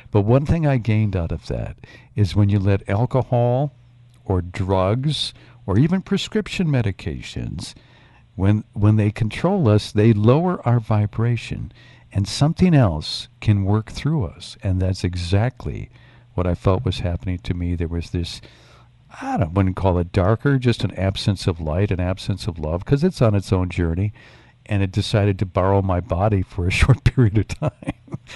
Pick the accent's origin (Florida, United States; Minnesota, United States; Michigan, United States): Michigan, United States; also born or lived in Mississippi; I used to live in Mississippi. I'm from Upper Michigan, but I moved away and worked in radio for a couple of years down there.